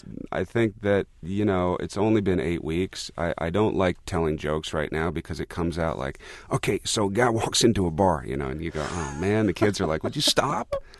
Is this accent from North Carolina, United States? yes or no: no; Paso Robles, California, United States; I was raised in Paso Robles, Templeton, California, and we had 65 horses, you know, give or take a few at different times.